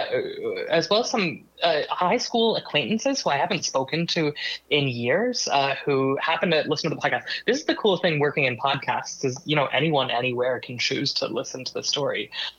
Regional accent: Nova Scotia, Canada; now in Montreal, Canada; Well, I'm from Nova Scotia originally. I moved to Montreal.

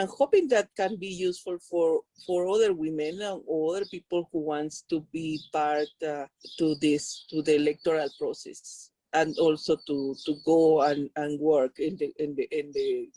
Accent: Guatemala; Okay, I am from Guatemala. I live in Guatemala.

